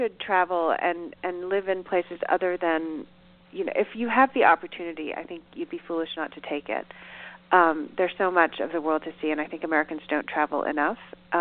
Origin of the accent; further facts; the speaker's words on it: Hong Kong; But as I always like to explain to people, I am originally from Hong Kong. I was born and raised there, although I'm Korean and not Chinese. So a lot of people would say that I'm not a local.